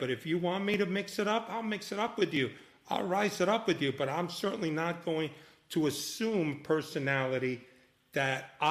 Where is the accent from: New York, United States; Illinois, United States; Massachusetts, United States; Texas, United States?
New York, United States; New York City; I grew up in the Bronx, Washington Heights, and my neighborhood, you either became a cop or you were chased by one, you know.